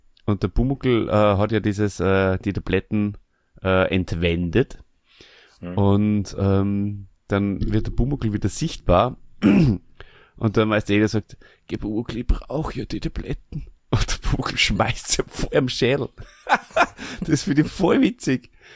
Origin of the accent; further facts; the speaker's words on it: Burgenland, Austria; Bei uns im Burgenland heißt es spaßig, wenn jemand ein bisschen ein merkwürdiges Verhalten an den Tag legt.